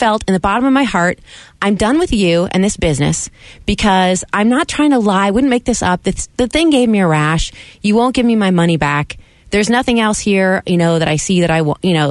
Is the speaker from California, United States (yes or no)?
yes; Panorama City, California, United States; born there; I was born in Panorama City, and I don't want to brag.